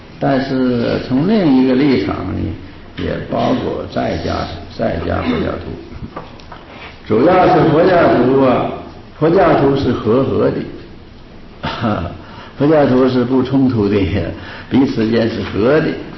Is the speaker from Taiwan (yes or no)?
no; China; 我们中国人欢喜简略